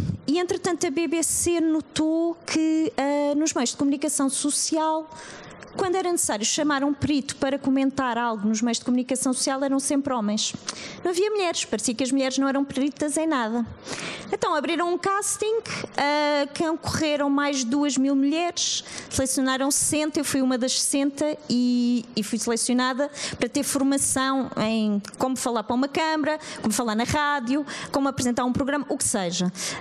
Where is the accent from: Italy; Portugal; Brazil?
Portugal; moved away as an adult; Eu saí de Portugal porque eu queria colocar Portugal no mapa da astrobiologia.